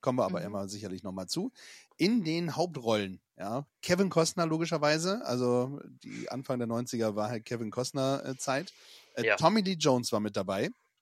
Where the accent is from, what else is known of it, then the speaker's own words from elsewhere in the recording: Bremen, Germany; Ja, also ein großartiger Bremer auch und aus meiner Heimat.